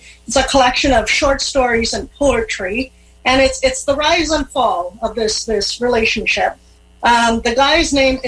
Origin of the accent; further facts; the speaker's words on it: Trinidad & Tobago; Probably because I grew up in the Caribbean and they didn't know what to do with me because blind kids don't go to school in Trinidad and Tobago.